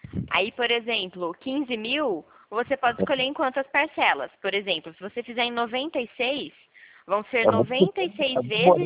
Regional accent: São Paulo, Brazil; Eu sou aqui do estado de São Paulo.

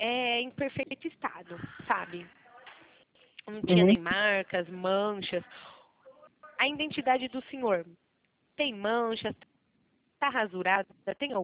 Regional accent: Araçatuba, São Paulo, Brazil; nós somos aqui de Araçatuba, do interior de São Paulo.

